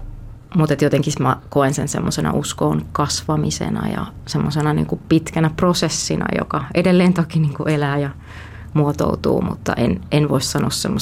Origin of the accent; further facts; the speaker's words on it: Lapua, South Ostrobothnia, Finland; Mä oon kasvanut Etelä-Pohjanmaalla, Lapualla ja oon perheen suus.